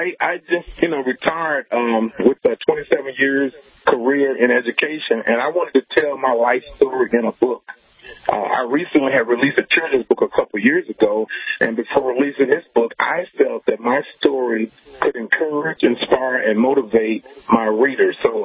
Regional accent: Little Rock, Arkansas, United States; when I go back home where I grew up in Little Rock, Arkansas

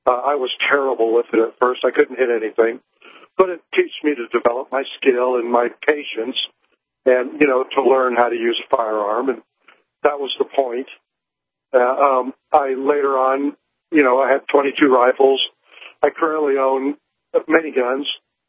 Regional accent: Iowa, United States; I'm a 55-year-old man. I grew up in Iowa. Grew up on a farm.

